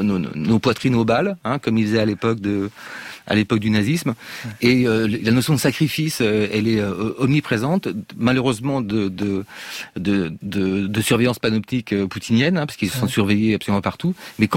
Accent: Brittany, France; étant un peu celte, parce que moi, je suis breton

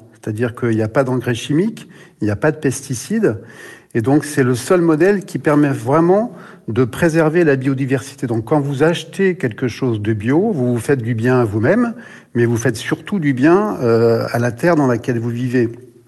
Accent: Brittany, France; Je suis originaire de Bretagne.

